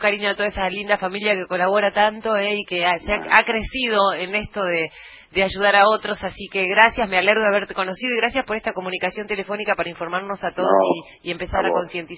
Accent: San Antonio de Areco, Buenos Aires Province, Argentina; cuando era chica, allí en mi pueblo, en San Antonio de Areco

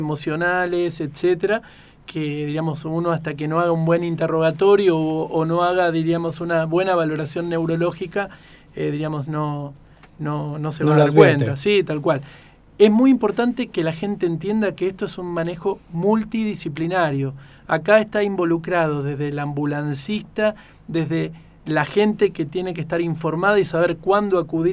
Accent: Rosario, Santa Fe, Argentina; en Neuquén, sinceramente, digamos, yo me formé y soy rosarino

